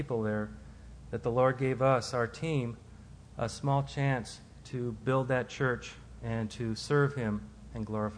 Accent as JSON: {"language": "English", "town": "Seattle", "region": "Washington", "country": "United States", "tie": "born or raised there", "said": "I was raised in Seattle, Washington, and growing up, Boeing Aircraft Corporation had facilities to the north and the south of Seattle."}